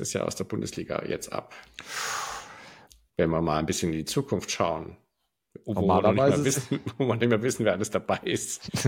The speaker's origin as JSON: {"language": "German", "region": "Hamburg", "country": "Germany", "said": "wenn man als Hamburger bleibt ja nicht viel anders übrig"}